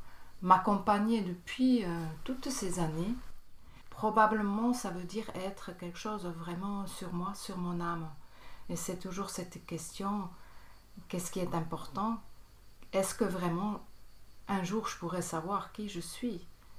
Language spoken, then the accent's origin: French; Bern, Switzerland; j'ai 58 ans. Je viens de Berne, c'est en Suisse. J'ai grandi aussi à Berne.